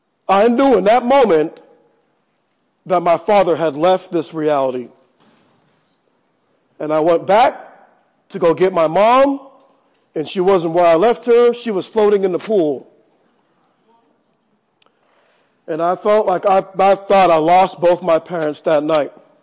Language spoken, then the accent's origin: English; Walnut Creek, California, United States; I grew up in Walnut Creek. I didn't look like everybody else growing up in Walnut Creek. Didn't sound like everybody else growing up in Walnut Creek.